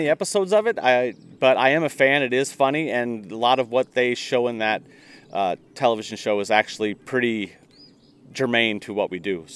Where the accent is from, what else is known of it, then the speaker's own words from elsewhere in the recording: Decatur, Illinois, United States; also born or lived in Dubuque, Iowa / Platteville, Wisconsin; now in Beloit, United States; I'm originally from Central Illinois, Decatur, Illinois, but I spent a lot of time living in Dubuque, Iowa and Platteville, Wisconsin before moving to Beloit.